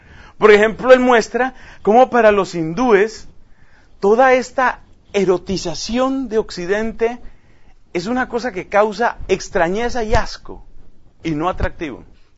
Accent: Colombia; por ejemplo en mi país, en Colombia

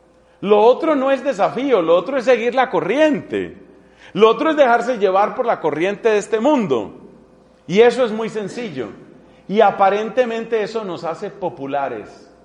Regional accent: Villavicencio, Meta, Colombia; moved away; also born or lived in Ireland; este país donde la providencia me llevó por unos años, Irlanda. Cuando yo salí de Villavicencio me mandó mi comunidad para que hiciera unos estudios allá.

